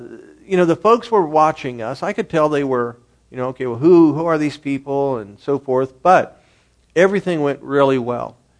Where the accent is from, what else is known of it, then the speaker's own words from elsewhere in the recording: United States; I'm coming in from another country. I'm an American.